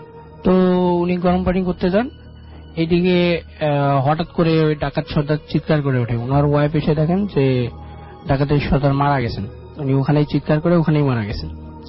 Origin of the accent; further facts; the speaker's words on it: Dhaka, Dhaka Division, Bangladesh; আমি আইওটি ইউনিভার্সিটিতে পড়ি, আমি উত্তরা থেকে এসেছি।